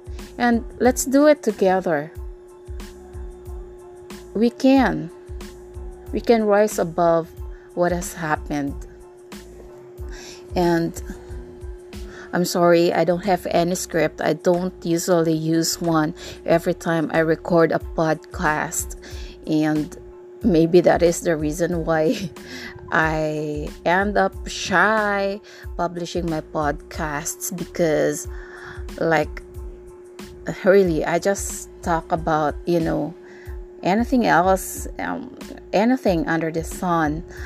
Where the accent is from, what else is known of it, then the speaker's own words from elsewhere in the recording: Philippines; I'm from the Philippines.